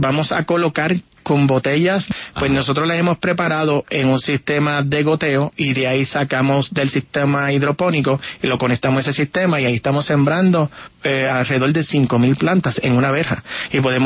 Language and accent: Spanish; Puerto Rico; Yo creo que en mi país, en Caracas, aquí en Bogotá, vive el doble de lo que vive en toda la isla de Puerto Rico.